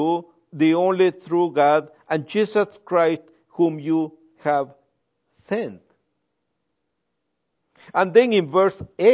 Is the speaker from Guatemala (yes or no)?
yes; Guatemala; I'm from Guatemala. What else? I am a professor. What else? I am an evangelical.